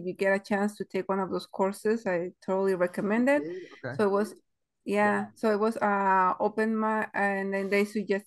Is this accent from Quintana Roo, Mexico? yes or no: no; Ensenada, Baja California, Mexico; I'm from Ensenada, Mexico.